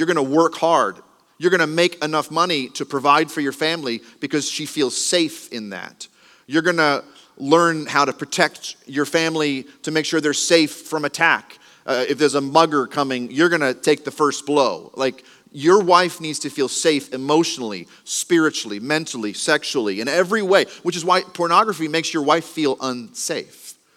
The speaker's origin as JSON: {"language": "English", "region": "Texas", "country": "United States", "said": "We like to be, we're from Texas, y'all."}